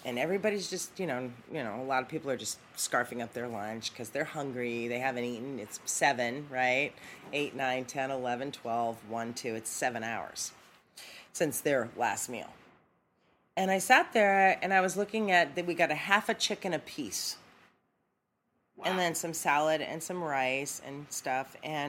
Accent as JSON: {"language": "English", "town": "Boston", "region": "Massachusetts", "country": "United States", "tie": "born or raised there", "said": "You know, I grew up in Boston under a house, and I'll tell you, in the neighborhood I grew up in, it was an ethnic neighborhood."}